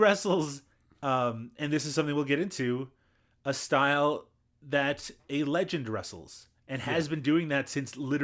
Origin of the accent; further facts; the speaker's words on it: Canada; Well, I'm Canadian